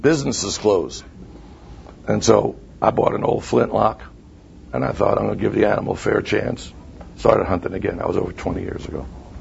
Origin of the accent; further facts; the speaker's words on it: Brooklyn, New York, United States; accent: Brooklyn; moved away; So I grew up in Brooklyn. We have our own accent that I've managed to deal with most of the time.